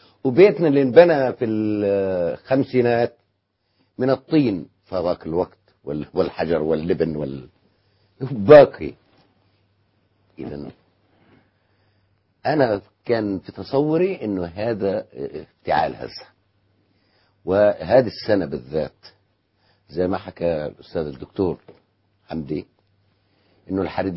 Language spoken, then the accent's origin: Arabic; Palestine; بدي أسأل من هذا الموقع كفلسطيني أولا